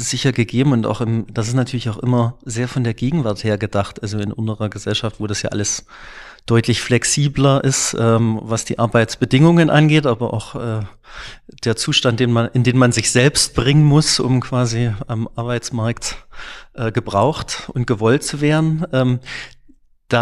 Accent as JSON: {"language": "German", "town": "Klingenthal", "region": "Saxony", "country": "Germany", "tie": "born or raised there", "said": "also ich bin in Klingenthal aufgewachsen, da gibt es viel Musikinstrumentenindustrie."}